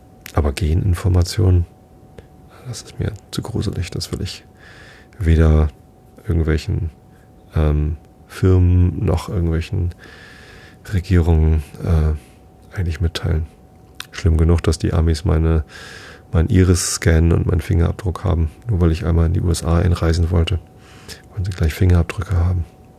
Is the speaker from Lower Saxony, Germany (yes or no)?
yes; Wisted, Lower Saxony, Germany; ich bin in Wisted aufgewachsen, Samtgemeinde Tostedt